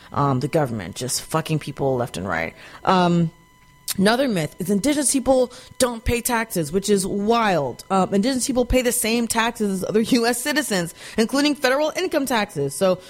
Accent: Texas, United States; You know, like growing up in Texas, I had little to no access to any indigenous people growing up.

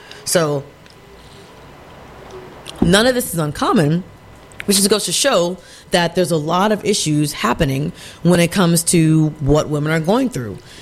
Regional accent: Texas, United States; moved away; Like I left Texas to escape what has become kind of a political hellscape

